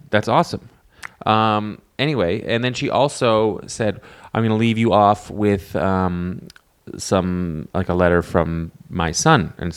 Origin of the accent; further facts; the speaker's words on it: Canada; Oh man, as a Canadian, I'm like, what the heck?